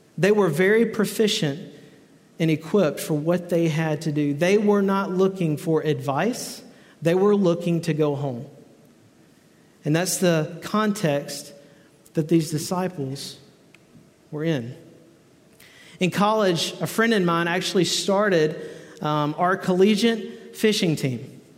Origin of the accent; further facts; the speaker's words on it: Mississippi, United States; And so my friend, Randall, and I, me growing up in Mississippi, him growing in Louisiana, we loved to fish ponds